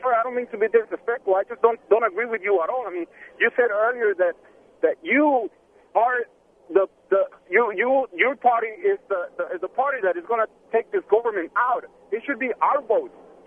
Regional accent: Mexico; I am from Mexico. As a matter of fact, I'm from Mexico. I'm proud to say that I'm an American citizen.

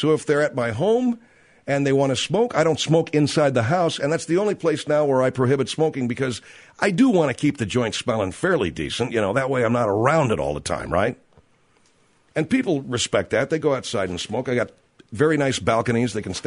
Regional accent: California, United States; Now, I grew up in the San Gabriel Valley. The San Gabriel Valley is the northeastern valley from the city of Los Angeles.

